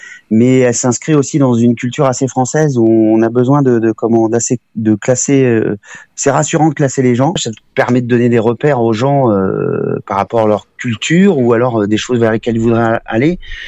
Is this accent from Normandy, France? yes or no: yes; Normandy, France; Alors, je suis pas breton, je suis originaire de Normandie, et plus précisément des plages du débarquement, tout ça. Donc, j'ai toujours besoin d'être à proximité de l'eau et de la mer.